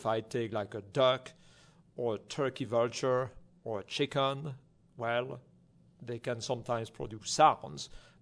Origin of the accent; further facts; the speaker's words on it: Texas, United States; the first question someone is going to ask me is, where are you coming from? Right. If I say Texas, they don't believe me somehow.